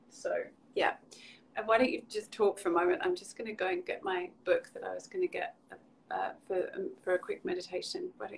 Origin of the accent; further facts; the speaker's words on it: England, United Kingdom; now in Australia; I have aligned myself as an English person to recognize that the jacaranda coming out and blossoming is an indication to a time of year.